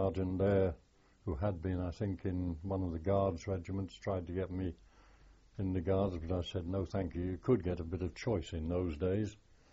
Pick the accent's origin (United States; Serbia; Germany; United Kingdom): United Kingdom; Southport, North West England; born there; I was born in Southport. My parents were from Accrington originally. Well, the father was. My mother, her father, came down from Scotland, a doctor, and settled in Accrington